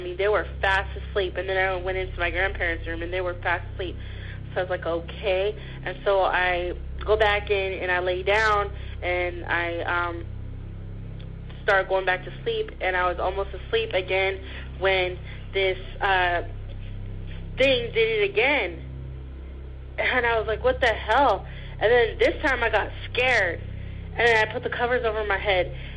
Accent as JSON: {"language": "English", "region": "Texas", "country": "United States", "said": "I'm calling again. Okay, I'm from Texas."}